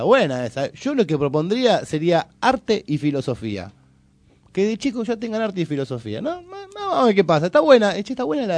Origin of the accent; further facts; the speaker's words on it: Argentina; todos somos de acá nosotros, todos. O sea, hasta que no entendamos que somos argentinos